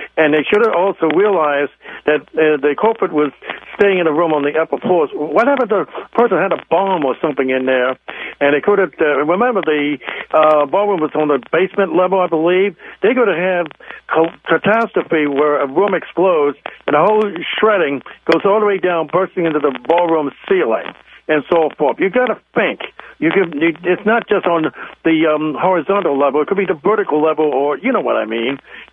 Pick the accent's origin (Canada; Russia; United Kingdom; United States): United States; Washington, District of Columbia; I forgot the name of the street to the north, because I'm from Washington, D.C. originally.